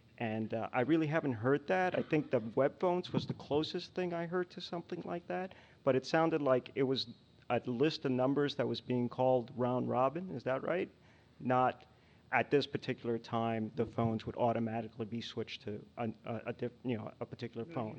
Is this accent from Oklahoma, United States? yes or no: no; New York, United States; Hey there … from Area 49, Suffolk County, Long Island